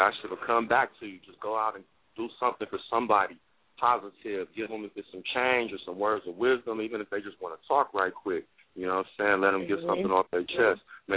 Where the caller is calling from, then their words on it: Pasadena, California, United States; I'm calling in from Pasadena, California, you know, about 20 minutes, actually less than that, about 12 minutes away from L.A.